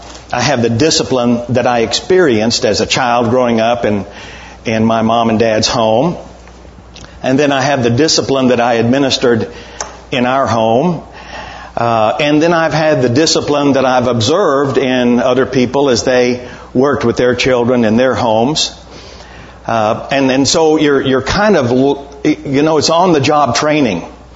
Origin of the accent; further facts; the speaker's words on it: Texas, United States; I was born and raised in Texas, and my mother had the fastest hands in the West.